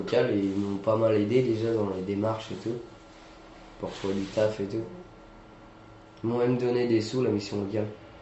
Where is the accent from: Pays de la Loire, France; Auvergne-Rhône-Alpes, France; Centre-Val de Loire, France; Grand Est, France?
Pays de la Loire, France; Saint-Nazaire; born there; j'ai 24 ans, je suis né à Saint-Nazaire